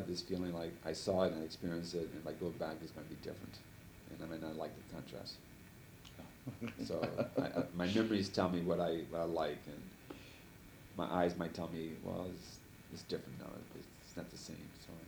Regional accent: United States; I just considered that a national thing where her reaction was to me as an American.

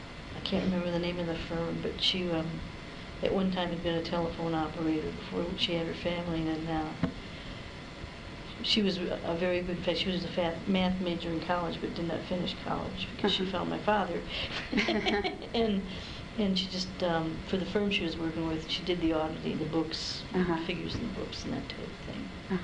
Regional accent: Detroit, Michigan, United States; born there; I was born in Detroit, Michigan, to two wonderful Christian parents who loved each other and my two brothers and I more than most people can ever imagine

